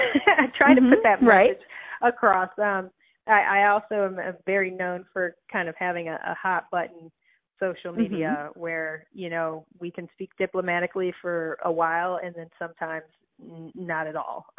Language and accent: English; Michigan, United States; born or raised there